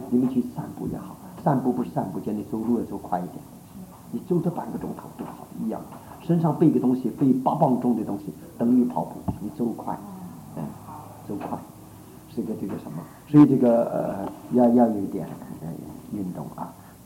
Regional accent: China; 比我们中国人要好得多。

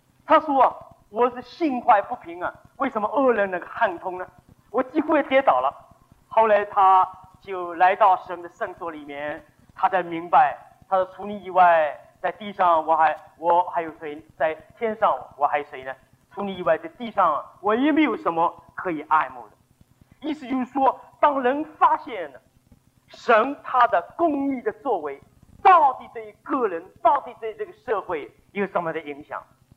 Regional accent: China; 我们中国人，因为我们是东方人的思想

